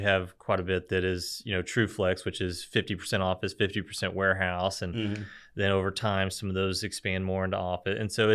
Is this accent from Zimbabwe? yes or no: no; Grand Prairie, Texas, United States; I grew up in Grand Prairie, and I really didn't want to go to college.